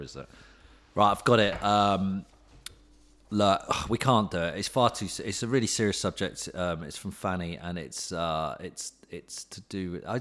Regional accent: England, United Kingdom; I just thought I've always assumed that if I'm an Englishman wearing a kilt, I know English people wear kilts.

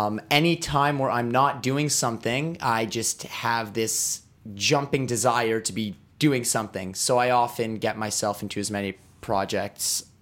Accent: Ottawa, Ontario, Canada; I grew up in Ottawa. I grew up down the street. I was very lucky. I had quite a thrash upbringing. I grew up down the street from … So Canadian thrash metal and heavy metal, very well represented on that street in suburban Ottawa.

